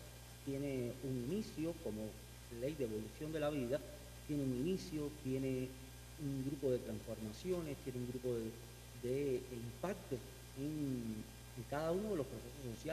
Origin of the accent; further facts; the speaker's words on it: Cuba; nacimos en una tierra que muchos no vivimos otra cosa que no haya sido esta mal llamada, para mí, revolución cubana.